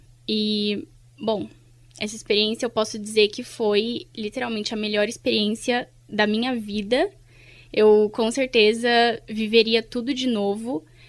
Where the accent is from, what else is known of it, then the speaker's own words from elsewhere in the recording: Brazil; eu sou do Brasil